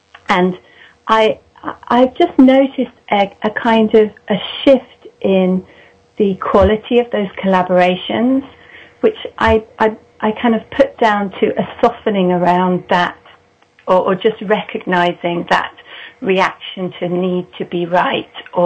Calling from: Oxford, South East England, United Kingdom; I'm calling from Oxford in England.

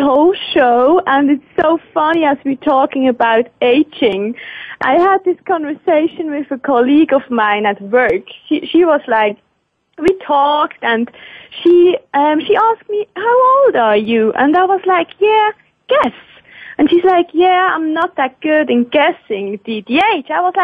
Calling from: Switzerland; Hey, I'm calling in from Switzerland.

